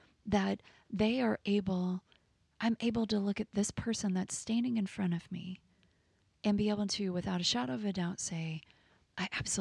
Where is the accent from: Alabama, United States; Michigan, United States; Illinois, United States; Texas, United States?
Texas, United States; I was raised over here. I was raised in Texas.